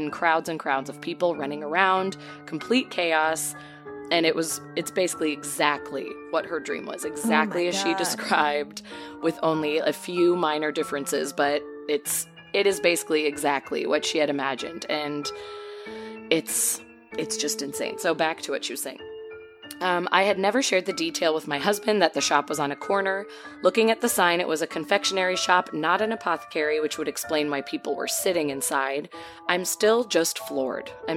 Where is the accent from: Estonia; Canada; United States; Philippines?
Canada; I'm Canadian